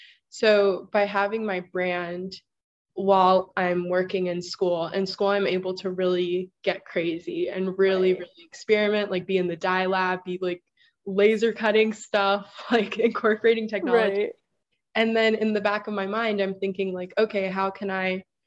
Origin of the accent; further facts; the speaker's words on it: Kahuku, Hawaii, United States; now in Rhode Island, United States; so anything's fine. Some people call me … I'm from Kahuku, Hawaii. That's on the North Shore of Oahu.